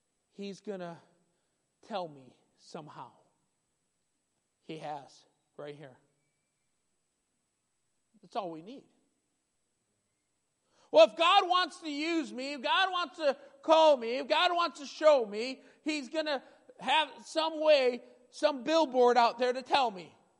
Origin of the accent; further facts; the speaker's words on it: Michigan, United States; moved away as an adult; Now, I grew up in Michigan for about 18 years of my life, and I love the Holy Land of Michigan. I've been in Wisconsin and been here almost 17 years.